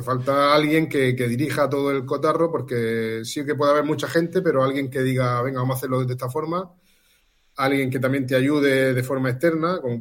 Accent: Almería, Andalusia, Spain; now in Roquetas de Mar, Spain; yo cuando vine aquí a Roquete, yo soy de Almería, y vine en el año 91 y había 40.000 habitantes.

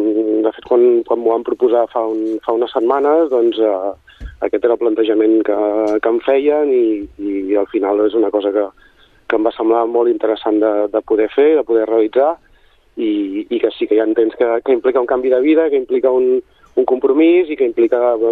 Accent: Sabadell, Catalonia, Spain; Jo crec que sóc sabadellenc de pedra picada

